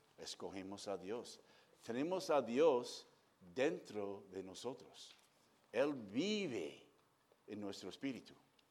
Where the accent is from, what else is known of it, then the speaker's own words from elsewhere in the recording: United States; Spanish is a second language; con mi acento andaluz que tengo, yo sé que... ¿Tú crees que soy de Huelva, de Málaga, algún sitio así? No, soy obviamente norteamericano.